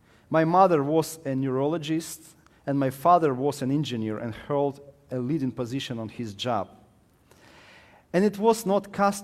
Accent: Ukraine; English is a second language; So I was born in Ukraine and raised in Ukraine, which was the part of the Soviet Union in my childhood and my youth time.

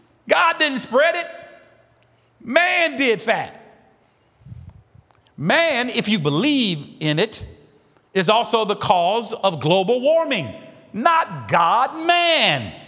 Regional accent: Decatur, Illinois, United States; I'm reminded of back in the day growing up in Decatur, Illinois.

